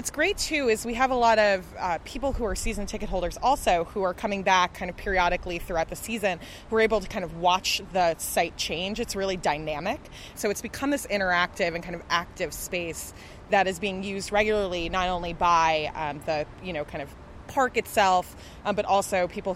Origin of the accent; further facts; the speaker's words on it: Wayland, Massachusetts, United States; I'm a Red Sox fan. I'm from Wayland, Massachusetts.